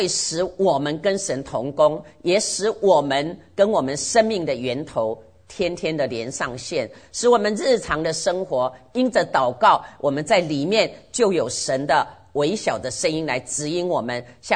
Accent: Taiwan; 以前我们从台湾来的人都知道，我在小学开始一直到我都大学毕业结婚以后，台湾一直以前有美军顾问团在那里

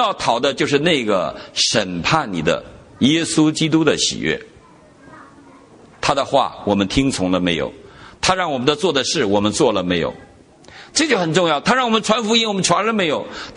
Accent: China; 我常常抱怨我生在中国，而且我生在我那个年代

